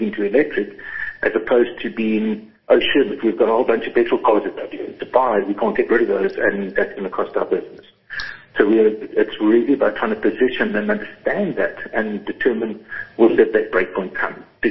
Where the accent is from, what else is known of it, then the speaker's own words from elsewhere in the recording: United Kingdom; I grew up in East London, in the Cambridge area, and there was a little mobile filling station there.